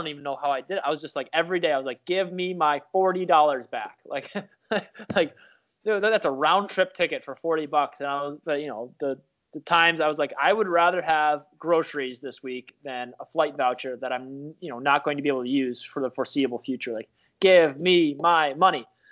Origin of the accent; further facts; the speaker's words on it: United States; now in Czech Republic; I hate to say it, but I'm American, and that's kind of cool to kids.